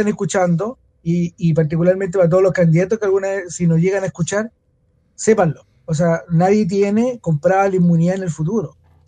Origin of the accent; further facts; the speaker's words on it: Valparaíso, Chile; para los que somos porteños